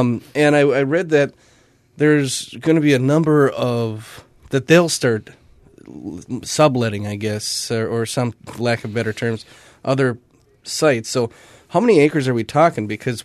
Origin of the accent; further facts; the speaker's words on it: Superior, Wisconsin, United States; I'm from Superior, and the same exact thing happened.